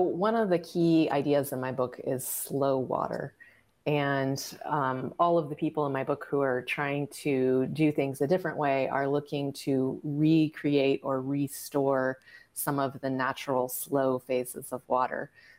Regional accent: California, United States; Yeah, I grew up in California, which is arguably the apex of water engineering.

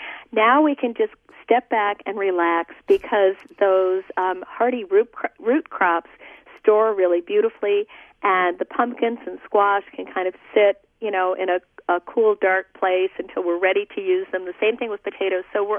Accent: New Jersey, United States; I grew up in New Jersey, actually, and I lived there and covered the zoning board for the Princeton Packet

